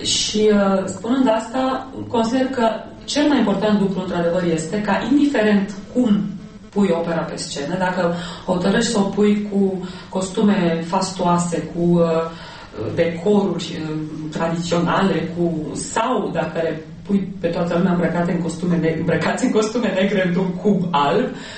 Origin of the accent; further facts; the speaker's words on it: Romania; Sunt, cum am spus odată, locuiesc într-o valiză și atunci asta nu mă face decât un fel de cetățean internațional, dar care este român.